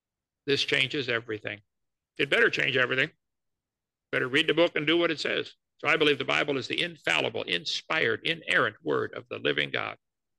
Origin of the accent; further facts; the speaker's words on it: East Peoria, Illinois, United States; Well, when I was 16 years old, I was raised in East Peoria, Illinois, not too far from you there in Ohio.